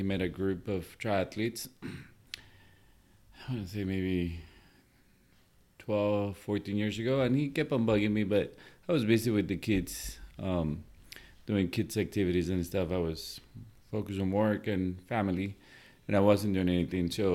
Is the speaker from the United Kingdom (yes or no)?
no; Ecuador; now in Simi Valley, United States; And so we came from Ecuador. I went to Simi High. I went to Royal for summer school once. And then I went to, more for college. So been here. We landed in Simi Valley and been here ever since.